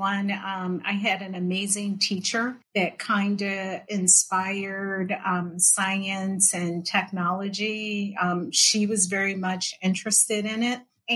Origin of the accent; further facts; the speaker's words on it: Philadelphia, Pennsylvania, United States; I'm from the East Coast, Philadelphia.